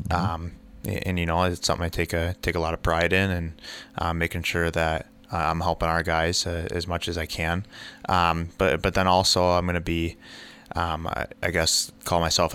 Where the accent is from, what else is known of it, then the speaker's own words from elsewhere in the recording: Canton, Michigan, United States; I'm from Canton, Michigan. I played my minor hockey just in the Plymouth Stingray organization.